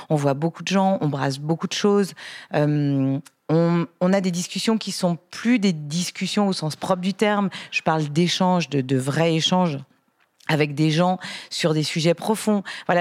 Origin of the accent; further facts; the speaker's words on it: Lyon, Auvergne-Rhône-Alpes, France; je suis lyonnaise déjà